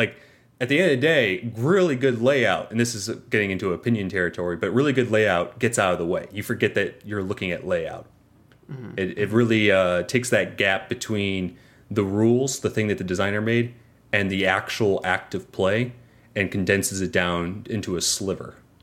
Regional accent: Ohio, United States; nowhere, Ohio, which you're from Cleveland, so maybe you know a little bit of this, but imagine...

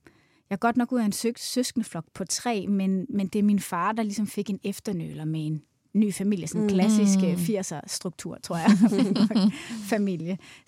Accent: Svendborg, Region of Southern Denmark, Denmark; also born or lived in United States; now in Copenhagen, Denmark; Jeg stammer oprindeligt fra Svendborg, faktisk. Men har boet i København i størstedelen af mit liv

